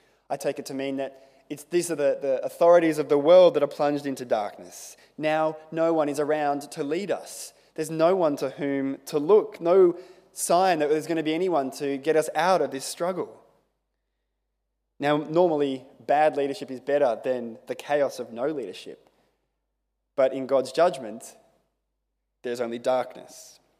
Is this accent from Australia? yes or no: yes; Australia; mate, I come from Australia.